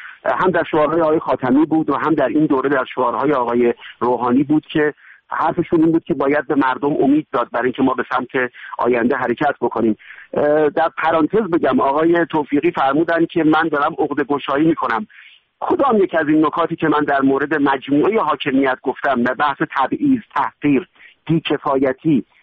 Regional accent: Iran; born or raised there

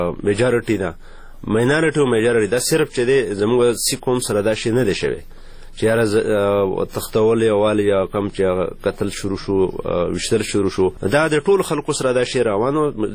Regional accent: Khyber Pakhtunkhwa, Pakistan; کم مواقع چې زمونږ په پاکستان کې

